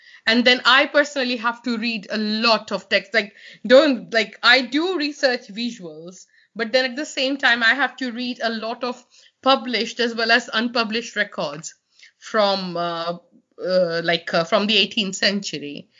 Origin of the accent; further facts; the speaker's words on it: India; I come from India.